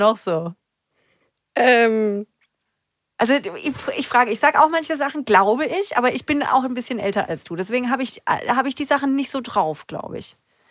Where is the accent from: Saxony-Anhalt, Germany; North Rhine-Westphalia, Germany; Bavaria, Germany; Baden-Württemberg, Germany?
Baden-Württemberg, Germany; Karlsruhe; born there; Ich bin in Karlsruhe geboren. Ja, ich bin Badnerin, lustigerweise. Mein Papa ist aber Schwabe. Also ich bin so eine Neigschmeckte, kann man sagen. Also ich bediene so beides. Mhm. Aber man hört es, glaube ich, bei mir einfach gar nicht, wo ich herkomme.